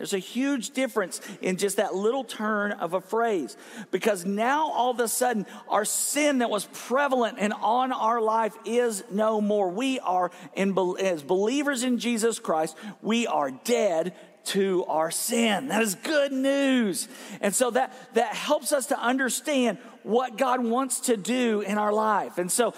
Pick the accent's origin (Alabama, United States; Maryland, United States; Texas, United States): Texas, United States; I'm from West Texas. I had never seen water.